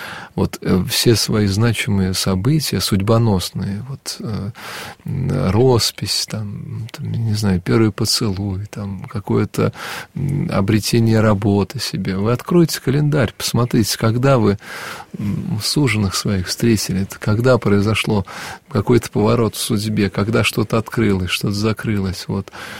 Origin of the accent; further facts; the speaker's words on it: Vladimir, Vladimir Oblast, Russia; так как я родом из Владимира